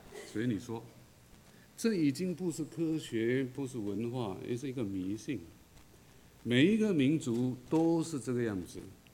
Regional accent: Malaysia; 但是我从小在马来西亚长大呢，在华人中间长大，

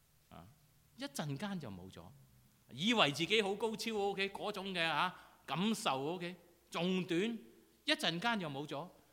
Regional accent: China; 我们中国人最容易，最爱听，是吧？

